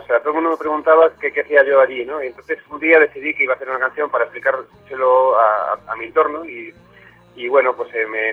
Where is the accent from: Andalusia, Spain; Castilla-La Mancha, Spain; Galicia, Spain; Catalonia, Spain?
Galicia, Spain; A Coruña; Coruña, que es mi ciudad natal, y mi base de operaciones en España